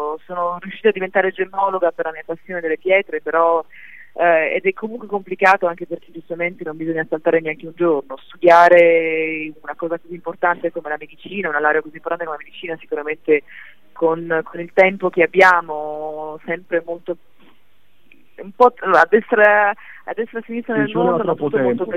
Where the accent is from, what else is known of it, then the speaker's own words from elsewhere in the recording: Sardinia, Italy; Beh, sono sarda, per cui è estremamente importante, anche l'occhio, il malocchio e tutte queste cose qua sono impregnata nella mia cultura